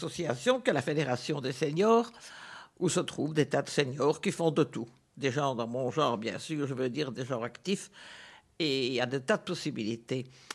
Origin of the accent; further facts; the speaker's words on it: Brussels, Belgium; born there; Moi, je suis né dans les Marolles, alors avec la jonction Nord-Midi, derrière la chapelle, pour ce qui est des trous, je ne crains personne